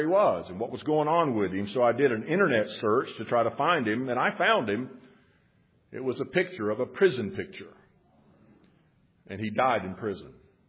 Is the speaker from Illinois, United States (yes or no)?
no; Florida, United States; When I was a boy and a young teen, I grew up in Florida